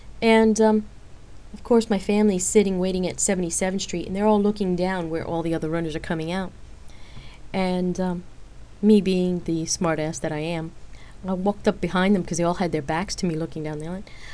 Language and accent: English; New York City, New York, United States; But to be in New York City, my hometown, to be there amongst all these thousands and thousands of people